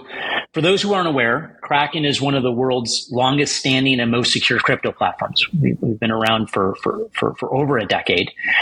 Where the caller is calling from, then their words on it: Chicago, Illinois, United States; I'm in the United States, so I am in the States.